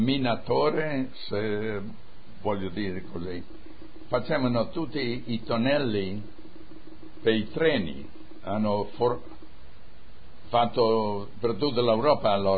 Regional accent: Giai di Aviano, Friuli-Venezia Giulia, Italy; born there; Io sono nato a Giai di Aviano, provincia Pordenone, nel 1922, il 10 novembre.

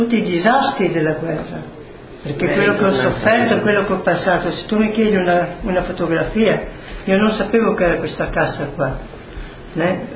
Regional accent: Udine, Friuli-Venezia Giulia, Italy; born there

